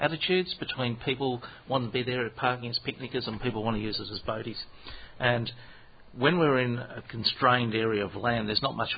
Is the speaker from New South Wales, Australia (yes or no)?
no; Wellington Point, Queensland, Australia; And I can remember as a kid growing up in Wellington Point that it was never really busy.